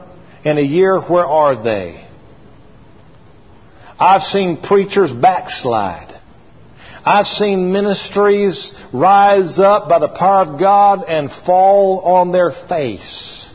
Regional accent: Atlanta, Georgia, United States; I grew up in the Atlanta area. I thought I had fallen off the edge of the world. I didn't know what South Georgia was like.

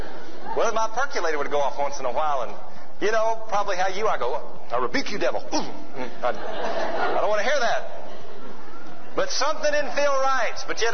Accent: Atlanta, Georgia, United States; I grew up in Atlanta, and I was home on a college break. And I went to my old church, Emory Presbyterian Church.

